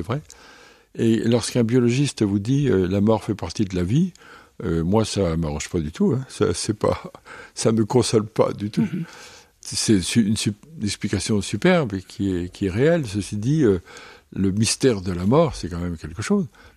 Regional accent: France; non, je suis français

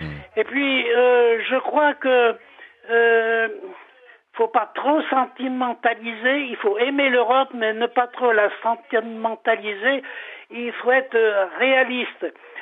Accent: Auvergne-Rhône-Alpes, France; je suis originaire de la Savoie, du Beaufortin

